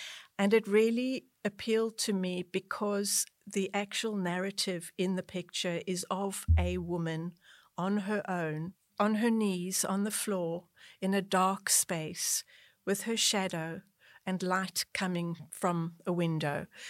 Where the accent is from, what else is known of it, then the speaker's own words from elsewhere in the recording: South Africa; growing up in South Africa